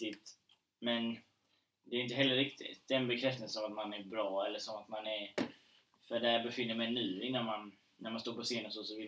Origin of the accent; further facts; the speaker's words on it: Falkenberg, Halland County, Sweden; när jag var 8, då när jag började spela teater liksom hemma i Falkenberg